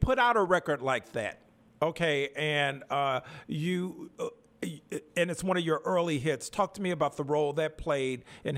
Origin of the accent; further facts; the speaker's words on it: Chicago, Illinois, United States; I grew up in Chicago, but I did not know this song was recorded in Mississippi until very recently.